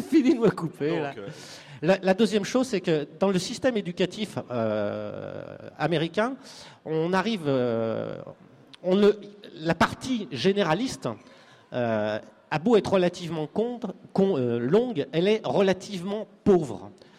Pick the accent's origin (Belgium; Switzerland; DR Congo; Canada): Belgium; Ah, vous excuserez mon accent lamentable, je suis belge.